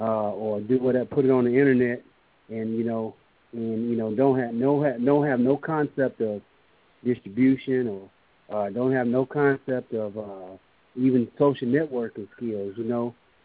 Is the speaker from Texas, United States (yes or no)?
yes; Houston, Texas, United States; Because I'm from Houston, and I remember, you know … all that, you know, back when I was a kid and had the wax on it.